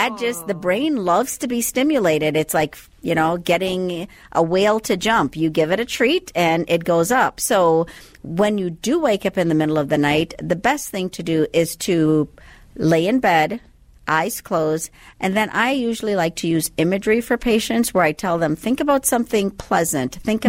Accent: Andros, Bahamas; Well, I'm from the Bahamas. You can't quite tell by the accent right now, but originally from the Bahamas. So Andros is actually the largest island in the Bahamas, and I happen to be from that island.

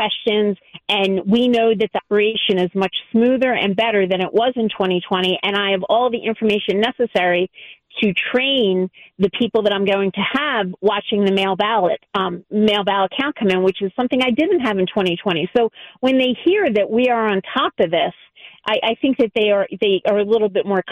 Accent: Philadelphia, Pennsylvania, United States; But I tell people, yes, I'm from Philadelphia.

